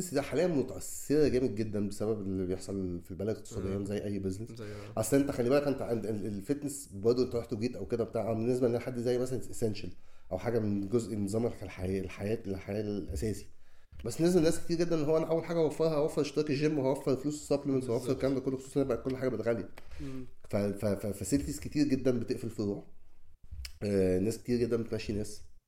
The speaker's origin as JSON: {"language": "Arabic", "country": "Egypt", "said": "احنا كمصريين بنحب ان كل واحد فينا يبني هرم يقعد عليه"}